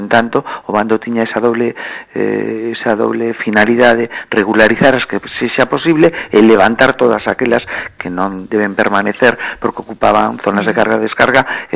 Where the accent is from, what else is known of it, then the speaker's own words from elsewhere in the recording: Lugo, Galicia, Spain; o primeiro patrimonio é como somos os lucenses